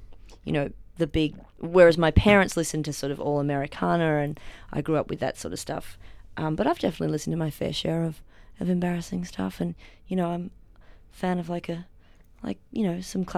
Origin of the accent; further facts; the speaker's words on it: Australia; I still find it difficult to pull that off as an Australian about Australia